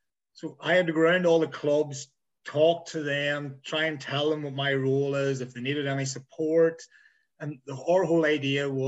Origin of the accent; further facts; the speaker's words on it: Northern Ireland, United Kingdom; So, like, when I came in, I came from Derry.